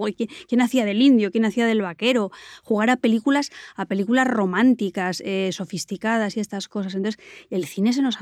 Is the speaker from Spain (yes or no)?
yes; Benidorm, Valencian Community, Spain; Yo viví 8 años de mi infancia en Benidorm, y en Benidorm había cines de verano